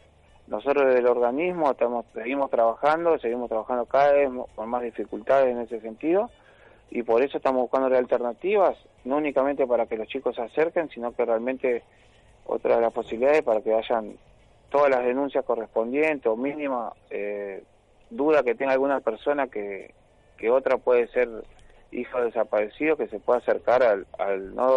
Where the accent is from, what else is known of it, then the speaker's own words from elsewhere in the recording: Rosario, Santa Fe, Argentina; born there; Sí, bueno, yo nací en el 76, en Rosario. Mi papá son de Santa Fe, pero fueron a Rosario